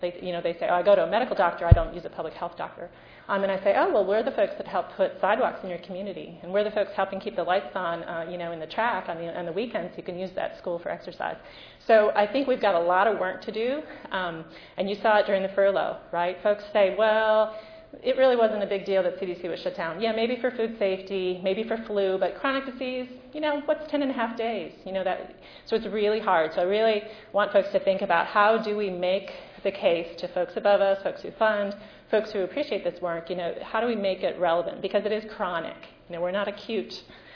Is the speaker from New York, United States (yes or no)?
no; Wisconsin, United States; I'm from Wisconsin, but I'm a fast talker. So folks sometimes think I'm from Manhattan or somewhere else